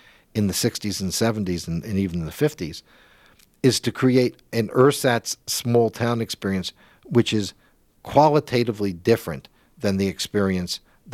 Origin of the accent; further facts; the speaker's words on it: New York, United States; You would have a suburban expansion, let's say, where I grew up on Long Island, and there were working-class suburbs, and there were middle-class suburbs